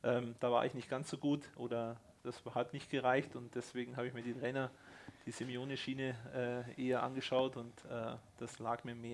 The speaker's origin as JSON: {"language": "German", "town": "Munich", "region": "Bavaria", "country": "Germany", "lives_now": "Hurlach, Germany", "said": "ich bin ja Münchner im Endeffekt und bin dann von München Richtung Augsburg gezogen, in das kleine, wunderschöne Dorf, nennt sich Hurlach, das ist bei Landsberg."}